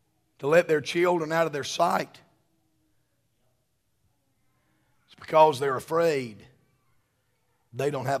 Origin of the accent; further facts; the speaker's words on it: Southern United States, United States; And we're from the South.